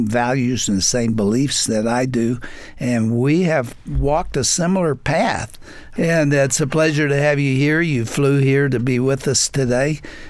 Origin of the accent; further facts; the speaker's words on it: Texas, United States; Well, you're a Texan. I'm a Texan.